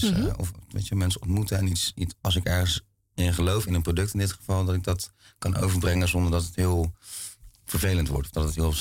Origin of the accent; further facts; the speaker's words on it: South Holland, Netherlands; zijn we in Arnhem-Waarland opgegroeid. Dat is net onder Rotterdam.